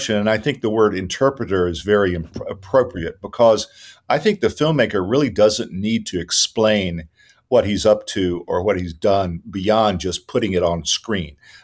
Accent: the South, United States; growing up in the South, I became very aware of being a Southerner.

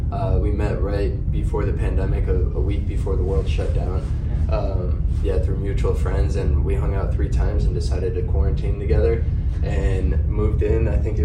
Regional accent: Mentor, Ohio, United States; born there; moved away as an adult; now in New York, United States; So I was born here in Cleveland, in Mentor, Ohio, and moved to New York about just under 4 years ago.

